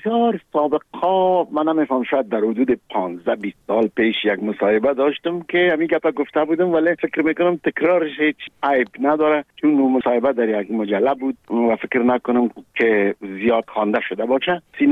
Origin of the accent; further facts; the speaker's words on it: Kabul, Afghanistan; moved away; ما در کابل به دنیا آمدیم، در چهاردی کابل